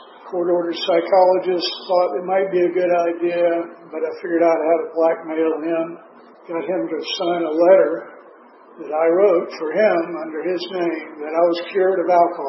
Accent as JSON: {"language": "English", "town": "Atlanta", "region": "Georgia", "country": "United States", "lives_now": "Gainesville, United States", "said": "I told you I was from Atlanta, Georgia. I actually live in Gainesville, Georgia"}